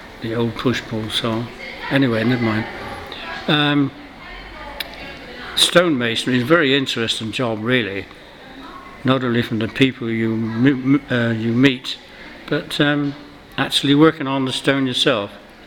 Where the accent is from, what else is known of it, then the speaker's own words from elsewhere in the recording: Upwey, South West England, United Kingdom; born there; I was born in Upwey in Elwell Street, number 52, in 1924. My family have all been stonemasons